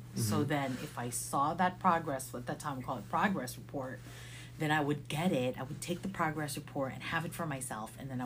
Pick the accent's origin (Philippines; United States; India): Philippines; growing up in the Philippines without my parents